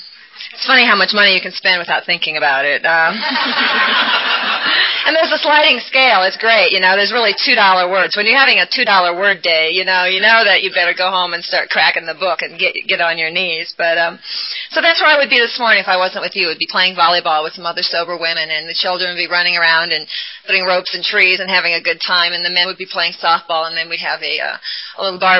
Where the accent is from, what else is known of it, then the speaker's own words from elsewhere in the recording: Iowa, United States; And my parents still live in the same house that I grew up in Iowa, and... I just went home for their 50th anniversary